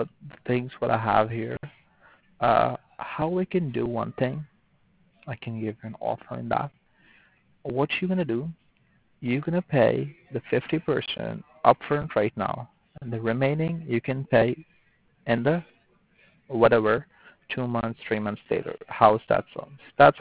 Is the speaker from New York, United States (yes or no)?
yes; New York, United States; I'm from New York.